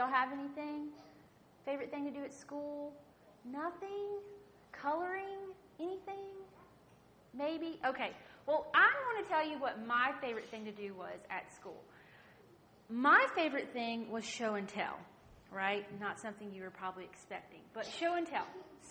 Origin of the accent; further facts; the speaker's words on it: Pine Level, North Carolina, United States; also born or lived in Raleigh; I was born in Raleigh, North Carolina at Rex, and I grew up in Pine Level, North Carolina, a super small town. Near Smithfield, and I lived there for about 9 years.